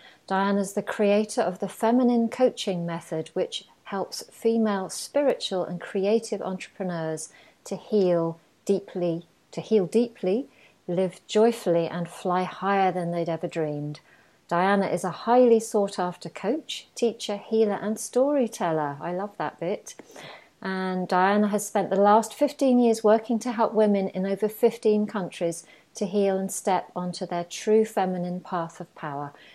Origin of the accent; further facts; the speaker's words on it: England, United Kingdom; accent: English; I pronounced it with a very English accent there, but that's good because we're English.